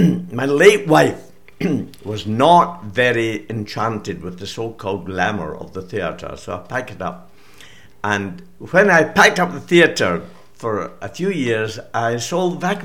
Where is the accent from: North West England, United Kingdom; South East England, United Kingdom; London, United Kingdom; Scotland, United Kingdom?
Scotland, United Kingdom; Glasgow; I was born in Cross Hill. Right. In Glasgow, in Kingarth Street. And I was there for 5 years, and then I was in Steps for 5 years, and then our family moved to Carntyne, and I've lived there for since then.